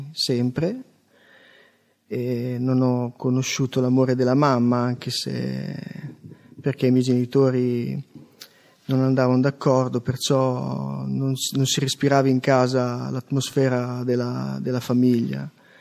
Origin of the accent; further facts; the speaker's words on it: Gambettola, Emilia-Romagna, Italy; vengo dalla provincia di Cesena, Gambettola, faccio 50 anni domenica prossima